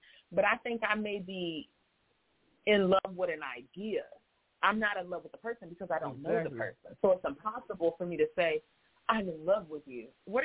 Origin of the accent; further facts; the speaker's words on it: Florida, United States; I'm from Florida.